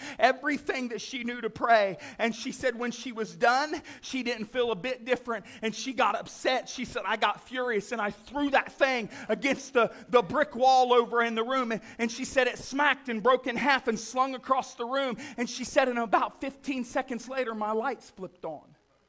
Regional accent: Wellston, Ohio, United States; I grew up in Wellston, Ohio. Even as a kid, I seen miracles of God.

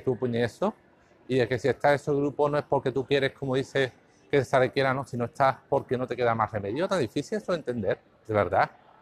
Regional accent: Seville, Andalusia, Spain; O igual no soy de España, Andalucía, Sevilla, España

